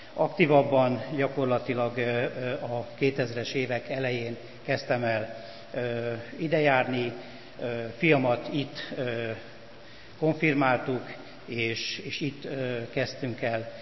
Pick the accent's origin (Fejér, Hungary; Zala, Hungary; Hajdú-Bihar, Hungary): Fejér, Hungary; Baracska; now in Budapest, Hungary; 57 éve születtem Baracska községben, nevelkedtem, ott jártam iskolába, ott jártam hittanra